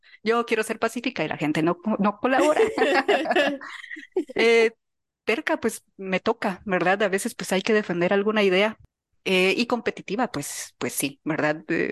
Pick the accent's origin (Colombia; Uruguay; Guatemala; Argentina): Guatemala; Soy una mujer guatemalteca